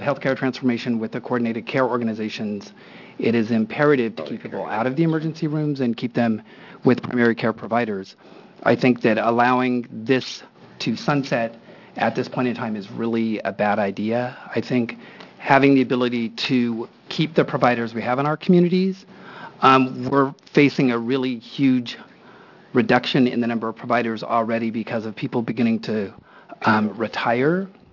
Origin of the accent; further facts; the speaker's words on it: Astoria, Oregon, United States; I'm from Astoria, Oregon, out in Clatsop County.